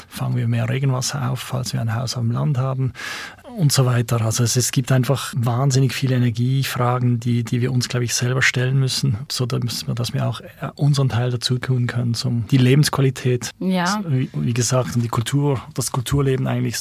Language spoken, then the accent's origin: German; Basel, Basel-Stadt, Switzerland; Wir sind ja alle stolz als Basler